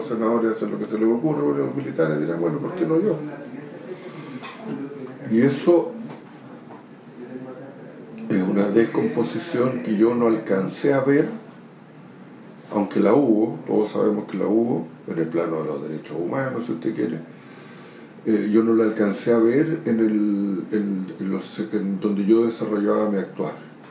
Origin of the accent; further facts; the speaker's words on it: Chile; nos farreamos como chilenos una oportunidad única e irrepetible